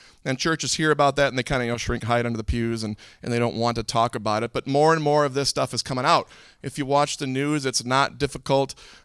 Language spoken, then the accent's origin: English; Wisconsin, United States; now in Minnesota, United States; I am from Minnesota, in the Twin Cities there. I come over here. I'm from Wisconsin. All right. So I have to make that known when I come back to Wisconsin. I'm from Wisconsin.